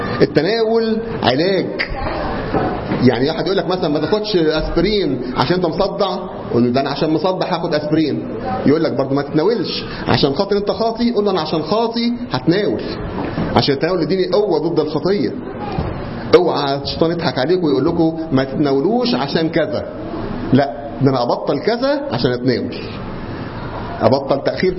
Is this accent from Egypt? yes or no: yes; Egypt; العليقة دي طبعا عندنا في مصر